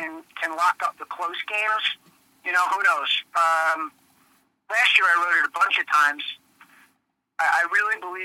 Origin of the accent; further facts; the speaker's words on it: Essex Fells, New Jersey, United States; I read Moss when I was growing up in Essex Fells. I'm an Essex County kid.